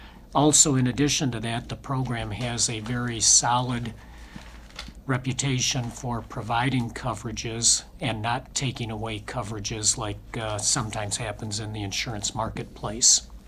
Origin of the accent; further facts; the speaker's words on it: Royal Oak, Michigan, United States; also born or lived in Detroit; I was born in Detroit, lifelong resident, grew up in Royal Oak. Graduated from Central Michigan after going to high school in Royal Oak.